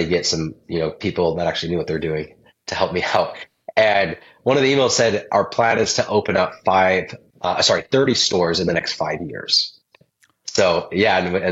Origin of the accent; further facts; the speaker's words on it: Utah, United States; I grew up in Utah.